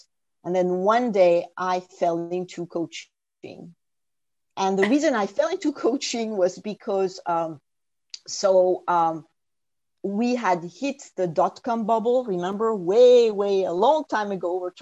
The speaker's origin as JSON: {"language": "English", "country": "France", "tie": "born or raised there", "second_language": "English", "said": "I was born and raised in France and didn't get to learn English until my teenage years."}